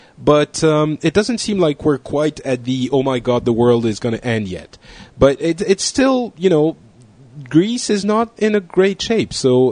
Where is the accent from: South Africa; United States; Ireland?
South Africa; No, I'm from South Africa.